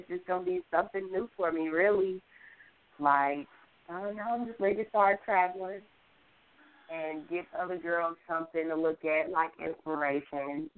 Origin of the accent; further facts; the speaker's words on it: Gary, Indiana, United States; But I'm from Gary, Indiana.